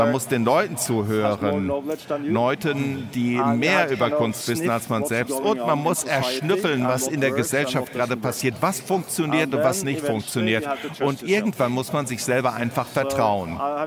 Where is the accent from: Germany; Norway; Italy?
Norway; als Norweger, also wir sind ja eigentlich privilegiert